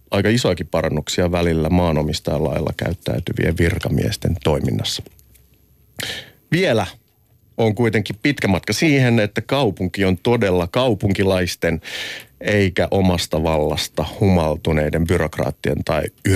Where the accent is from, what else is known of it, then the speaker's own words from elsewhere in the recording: Hyvinkää, Uusimaa, Finland; kyllähän me pienenä poikina yritettiin Hyvinkäälläkin, kun ramppia haluttiin rakentaa